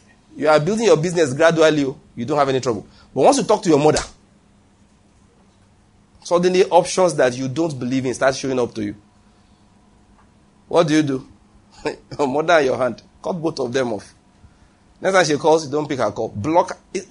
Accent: Nigeria; It's only once I preached in another country that's not Nigeria. I'm a Nigerian preacher.

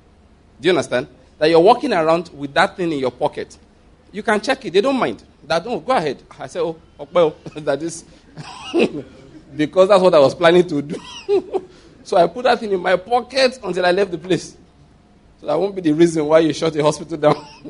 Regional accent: Nigeria; moved away; I came from Nigeria

